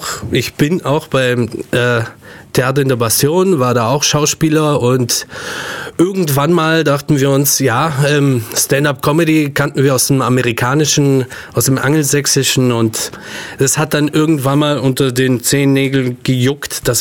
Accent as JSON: {"language": "German", "town": "Ulm", "region": "Baden-Württemberg", "country": "Germany", "tie": "born or raised there", "said": "Ich bin in Neu-Ulm geboren, bin dann gleich emigriert nach Ulm. Und ja, ich lebe eigentlich schon immer hier in Ulm. War hier im Kindergarten, Grundschule und so weiter."}